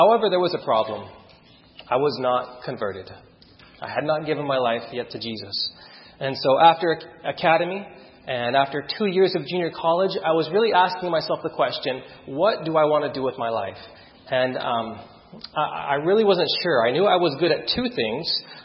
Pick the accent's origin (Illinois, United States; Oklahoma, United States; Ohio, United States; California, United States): California, United States; Sacramento; which wasn't too far from where I grew up in Sacramento area.